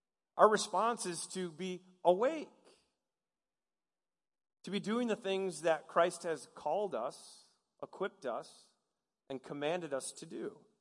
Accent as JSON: {"language": "English", "region": "Michigan", "country": "United States", "tie": "born or raised there", "said": "and I'm not from Georgia. I grew up in Michigan"}